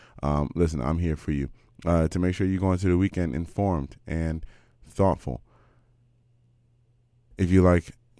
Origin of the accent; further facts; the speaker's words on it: United States; nobody's going to get up here to shame them like I'm an American, you know?